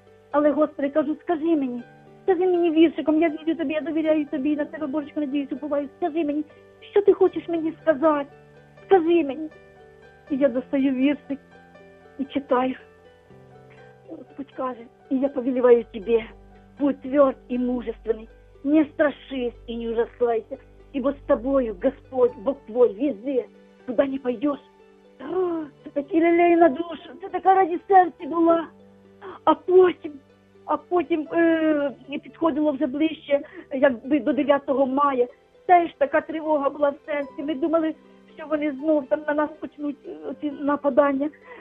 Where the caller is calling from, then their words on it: Kyiv, Ukraine; Я з Києва дзвоню вам, телефоную вам.